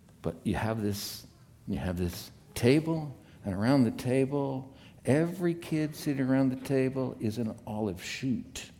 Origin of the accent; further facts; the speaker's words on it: Portland, Oregon, United States; We had four grapevines when I grew up in Portland, Oregon.